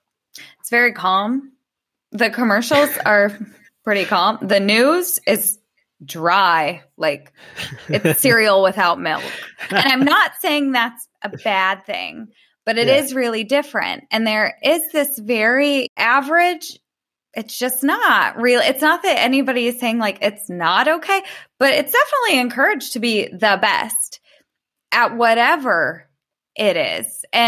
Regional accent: United States; I'm from the States.

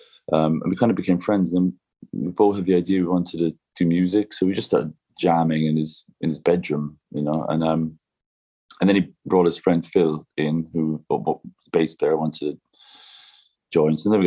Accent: Cork, Munster, Ireland; No, well, I don't know if you know, but I'm from Cork. I'm actually starting to look a bit like the other famous person from Cork, Roy Keane

